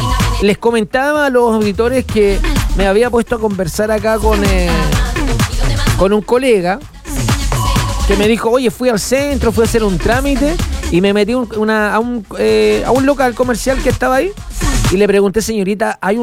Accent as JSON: {"language": "Spanish", "region": "Valparaíso", "country": "Chile", "said": "¡Aguante Valparaíso! ¡Mancha, cholo y erizo! ¡Somos de Valparaíso!"}